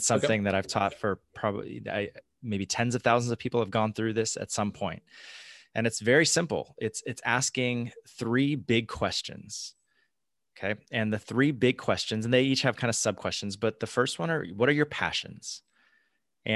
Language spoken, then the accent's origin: English; California, United States; You know, my mom was a teacher for 20 years. I grew up in the Bay Area.